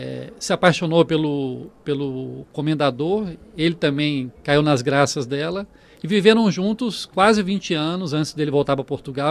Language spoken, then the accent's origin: Portuguese; Brasília, Federal District, Brazil; afinal eu sou brasiliense, nasci em Brasília.